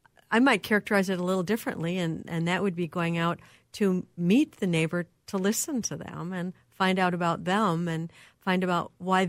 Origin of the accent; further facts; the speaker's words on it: Minneapolis, Minnesota, United States; I mean, I grew up in Minneapolis, in South Minneapolis, where we used to do block parties